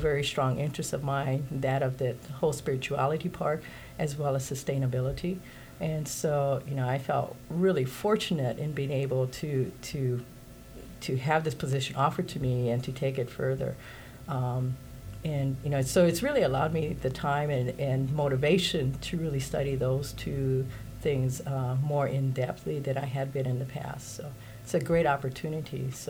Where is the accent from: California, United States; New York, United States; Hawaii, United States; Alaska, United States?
Hawaii, United States; I grew up in Hawaii, where care for the land is such an integral part of my upbringing